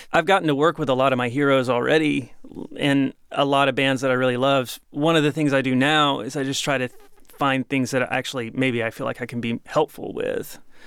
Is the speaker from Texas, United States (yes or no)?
yes; Texas, United States; growing up in Texas, you either played football or you drove a truck.